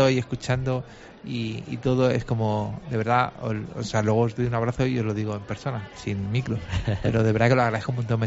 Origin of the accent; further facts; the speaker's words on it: Madrid, Community of Madrid, Spain; yo me crié aquí por el hecho de que mis padres vivían aquí